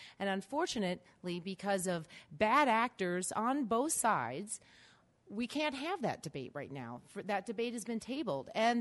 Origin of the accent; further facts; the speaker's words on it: Charlottesville, Virginia, United States; born there; I was born in Charlottesville